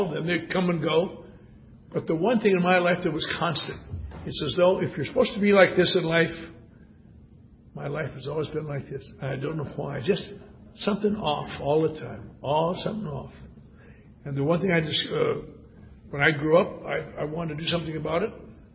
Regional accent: Wisconsin, United States; I was raised in the Norwegian Lutheran Church. Very nice church up in Wisconsin.

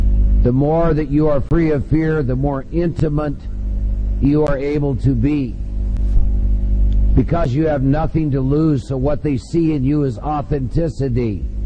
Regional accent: Iowa, United States; I assure you, I've been born and raised in Iowa, and he's born and raised in Brooklyn.

